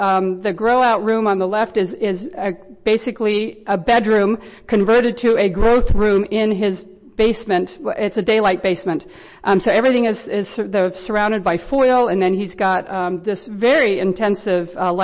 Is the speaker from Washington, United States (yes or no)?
yes; Washington, United States; because I'm not from Alaska. I'm from Washington